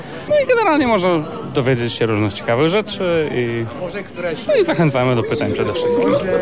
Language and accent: Polish; Poznań, Greater Poland Voivodeship, Poland; Pochodzimy z Wielkopolski, głównie tam Poznań, okolice, Szamotuły, Wronki.